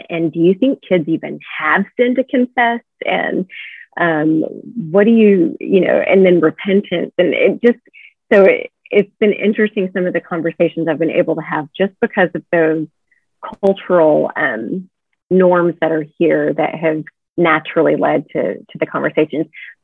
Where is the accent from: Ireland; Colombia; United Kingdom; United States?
Ireland; born there; I was born in Ireland, so I'm Catholic